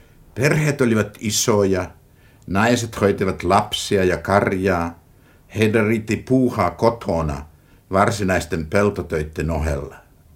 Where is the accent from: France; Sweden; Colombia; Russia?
Russia; Leningrad Oblast; olen itse kotoisin Inkeristä. Vietin varhaislapsuuteni inkeriläisessä kylässä Suomen Vuissakalla.